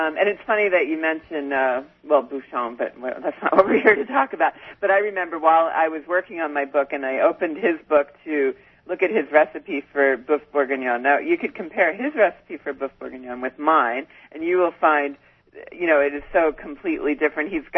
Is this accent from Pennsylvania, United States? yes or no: yes; Philadelphia, Pennsylvania, United States; I'm from Philly, so what am I going to say about New Jersey?